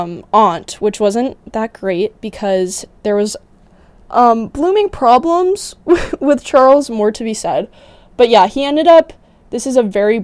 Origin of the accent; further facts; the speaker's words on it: United Kingdom; he's in my history because I'm British